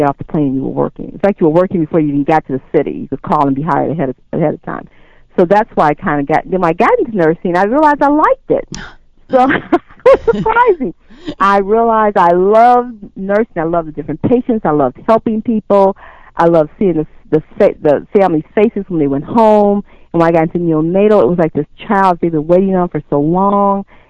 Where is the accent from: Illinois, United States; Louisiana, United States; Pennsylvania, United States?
Illinois, United States; Chicago; I was born and raised in Chicago, and my intent was always to leave at some point.